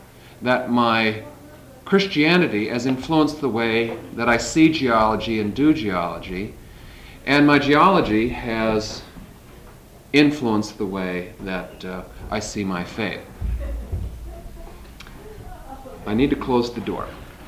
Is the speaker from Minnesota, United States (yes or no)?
yes; Minnesota, United States; I am a geologist. I come from Minnesota. Yes, there is geology in Minnesota.